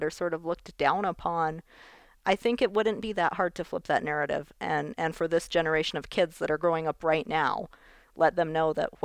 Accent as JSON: {"language": "English", "town": "Española", "region": "New Mexico", "country": "United States", "tie": "born or raised there", "said": "when I was growing up in Española, the definition of success was leaving, at least, you know, to Albuquerque."}